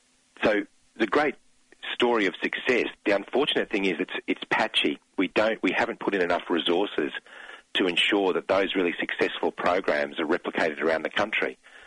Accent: Townsville, Queensland, Australia; My hometown of Townsville

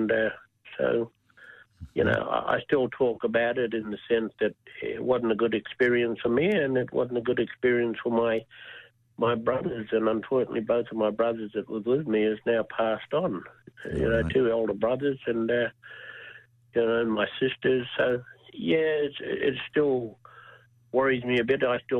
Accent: Adelaide, South Australia, Australia; I grew up in South Australia on Point Pierce Mission and in Adelaide, and a lot of time growing up in boys' homes.

